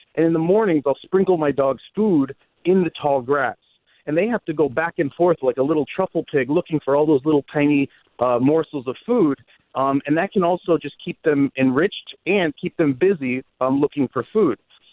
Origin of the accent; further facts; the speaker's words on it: Manhattan, New York, United States; Manhattan is my hometown, and I had little tricks that I would use when I couldn't have a dog off leash somewhere.